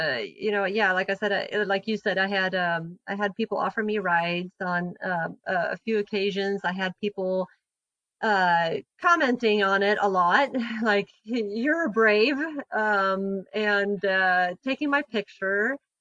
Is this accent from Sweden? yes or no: yes; Sweden; now in United States; I grew up in Sweden, but then also I didn't know how much had changed because I'd been gone for 15 years.